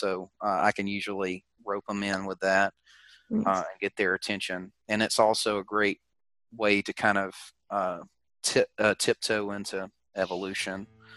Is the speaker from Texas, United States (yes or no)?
no; Mississippi, United States; I grew up in Southeast Mississippi, over closer to Alabama, and it is not as open-minded over there.